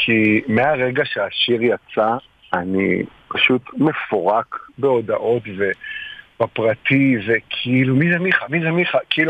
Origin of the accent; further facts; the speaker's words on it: Nof HaGalil, Northern District, Israel; איפה שגדלתי, שזה בצפון ונצרת עילית